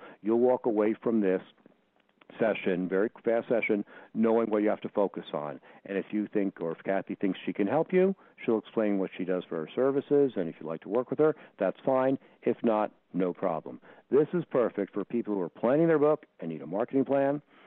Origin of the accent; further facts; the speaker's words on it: New York, United States; because I'm from New York and I talk fast, well, I talk fast.